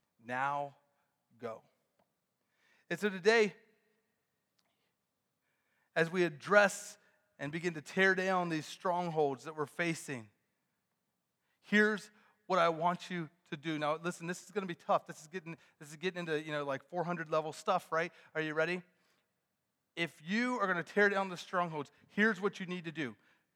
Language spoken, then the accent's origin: English; Pennsylvania, United States; Friends, we're from Western PA. Common sense is a thing here, right?